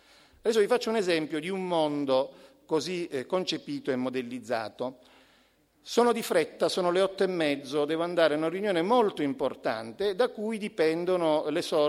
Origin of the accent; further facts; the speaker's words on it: Sicily, Italy; now in Turin, Italy; Io arrivo da Torino e invece i miei asparagi sono verdi, si scopre. In realtà io sono siciliano